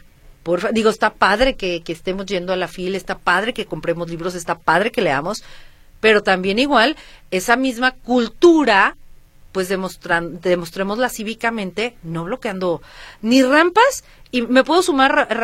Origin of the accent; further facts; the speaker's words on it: Mexico; que nos conozcan, pues, como somos las mexicanas, lanzadas, cómo no.